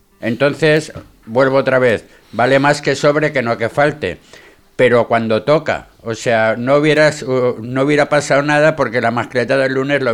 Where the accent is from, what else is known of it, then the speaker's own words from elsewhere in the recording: Valencian Community, Spain; es que siendo valenciano y sabiendo la experiencia que tenemos con la lluvia